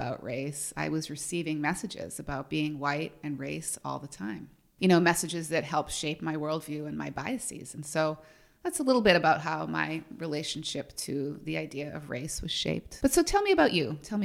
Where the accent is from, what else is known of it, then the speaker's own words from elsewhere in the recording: Massachusetts, United States; I grew up in an almost all white town on the south shore of Boston, parts of which are like unofficially called the Irish Riviera. My town is like the center of that.